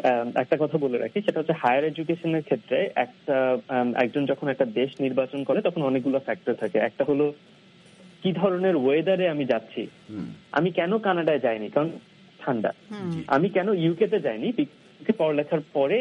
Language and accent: Bangla; Bangladesh; তো directly or indirectly আমরা দেশেও বাংলাদেশি বিদেশেও বাংলাদেশি এবং আমাদের প্রতিটা কাজের সুফল বাংলাদেশ অবশ্যই ভোগ করতে পারবে আমি আশা করি।